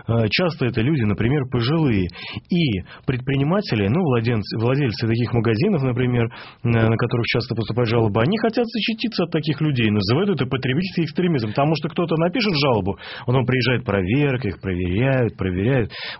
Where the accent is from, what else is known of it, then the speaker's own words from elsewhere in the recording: Moscow, Russia; Я москвич